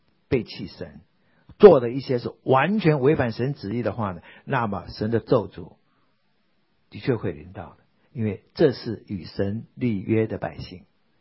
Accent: Taiwan; 我从台湾来的时候

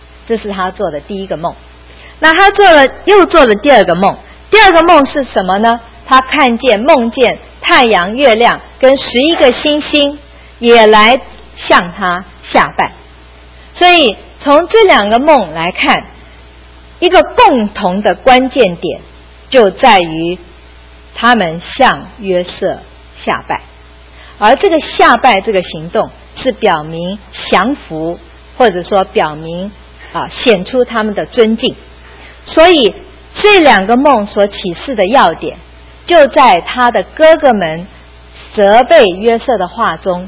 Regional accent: China; 我们知道我们中国人也是很讲究这个长幼有序

